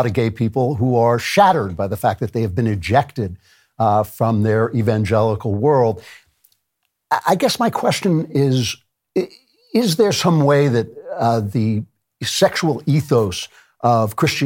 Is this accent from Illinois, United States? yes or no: no; New York, United States; I'm in the arts. I grew up in New York.